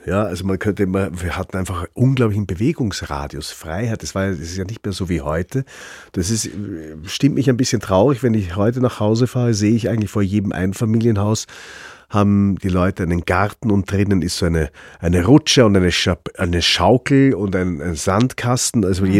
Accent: Upper Austria, Austria; Das ist eine unglaublich schöne Gegend, in der ich groß geworden bin. Ich bin am Traunsee groß geworden.

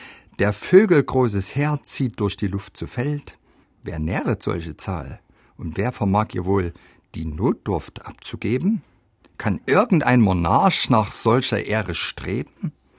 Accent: Leipzig, Saxony, Germany; Ja, wir beide als Leipziger wissen ja auch, dass man in Leipzig durchaus mit einigem Stolz auf das alles schaut, was man hier so erreicht hat

